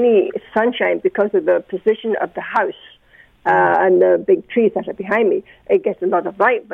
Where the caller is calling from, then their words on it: Burlington, Ontario, Canada; and I'm from Burlington.